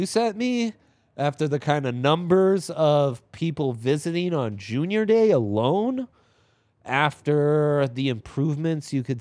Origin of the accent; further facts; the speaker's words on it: Italy; I grew up in Italy, you know, so I know all about crappy, gloomy weather.